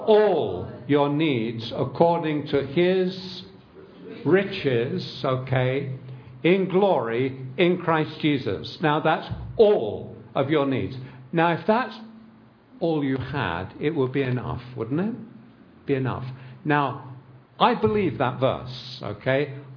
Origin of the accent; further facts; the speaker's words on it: London, United Kingdom; I grew up on the London Underground. We didn't have a car. We lived in London, and I knew every inch of the subway system in London.